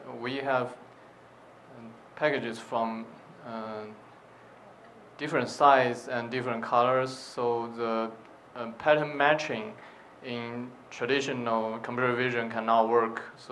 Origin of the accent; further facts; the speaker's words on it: Shenzhen, Guangdong, China; from China, Shenzhen. I'm a robotics engineer.